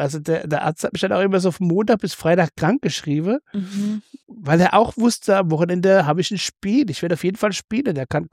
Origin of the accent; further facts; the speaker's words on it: Rhineland-Palatinate, Germany; ich bin ja hier in der Pfalz groß geworden.